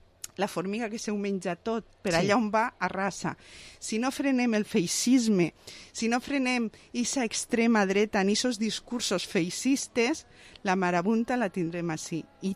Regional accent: Vila-real, Valencian Community, Spain; jo soc molt feliç sempre d'estar ací a la ràdio del meu poble, a la ràdio Vila-real

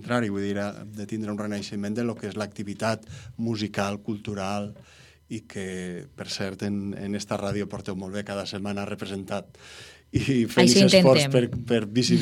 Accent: Vila-real, Valencian Community, Spain; per a mi representava un gran orgull sentir que el meu poble, que Vila-real, tenia les tradicions un punt central

